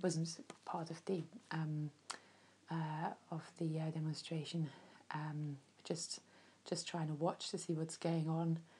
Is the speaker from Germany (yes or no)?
yes; Germany; I grew up in East Germany